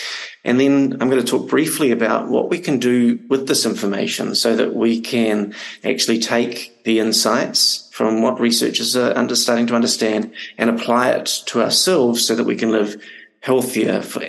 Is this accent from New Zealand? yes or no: yes; New Zealand; So, yeah, I'm from New Zealand.